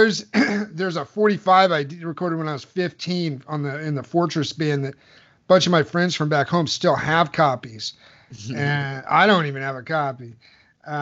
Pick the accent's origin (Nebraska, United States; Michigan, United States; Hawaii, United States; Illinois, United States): Illinois, United States; moved away as an adult; two of my best friends from, you know, growing up in Southern Illinois. And, you know, that was the way we kind of. That was our ticket out of the Midwest, was going to a 1-year music school in Los Angeles.